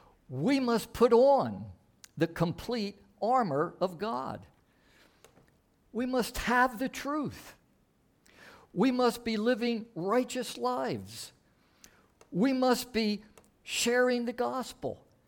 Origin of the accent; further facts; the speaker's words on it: Philadelphia, Pennsylvania, United States; I grew up in Philadelphia. I played baseball as I was growing up in Philadelphia.